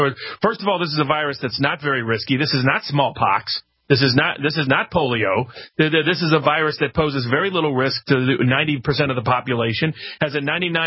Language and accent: English; Chattanooga, Tennessee, United States; I mean, my hometown in Chattanooga, a nurse took it and fainted a little bit long there